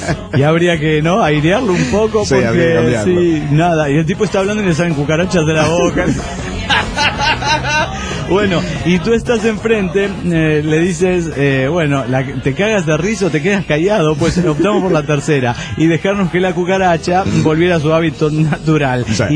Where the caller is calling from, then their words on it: Cochabamba, Bolivia; de Cochabamba, Bolivia.